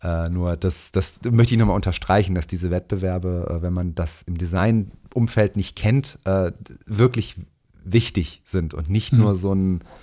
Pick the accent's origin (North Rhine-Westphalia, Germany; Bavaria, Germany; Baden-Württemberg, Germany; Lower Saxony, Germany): North Rhine-Westphalia, Germany; Langenfeld; wo wir vor unserer Feuerwache in Langenfeld standen, was ja mein Heimatort ist